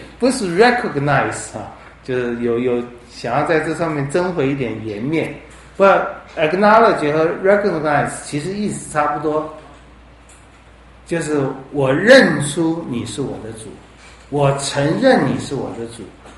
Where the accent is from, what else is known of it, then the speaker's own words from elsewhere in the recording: China; 这一点我想我们中国人都不太了解，哪有人这么作践自己的？